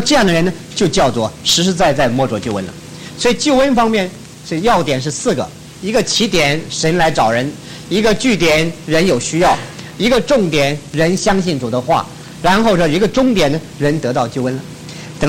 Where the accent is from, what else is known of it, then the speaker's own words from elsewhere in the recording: Taiwan; 我从台湾来，我实在晓得台湾的教会